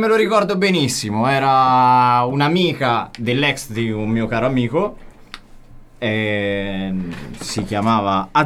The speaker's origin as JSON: {"language": "Italian", "town": "Spoleto", "region": "Umbria", "country": "Italy", "tie": "born or raised there", "said": "Io sono originario di Spoleto"}